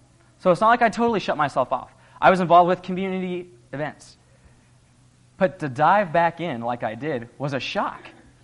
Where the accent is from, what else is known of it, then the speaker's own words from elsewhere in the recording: West Coast, United States; I was not born or raised in Indiana. I was born and raised on the West Coast